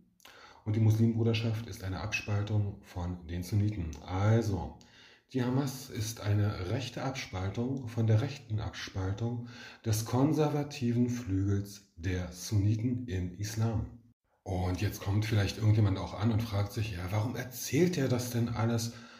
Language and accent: German; Germany; der Russe ist für mich als Deutscher ganz klar in Sichtweite.